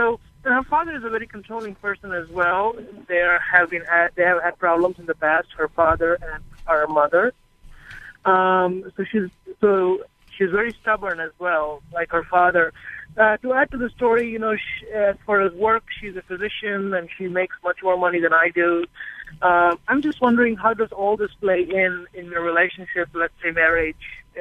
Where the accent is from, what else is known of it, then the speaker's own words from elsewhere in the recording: India; I am originally from India.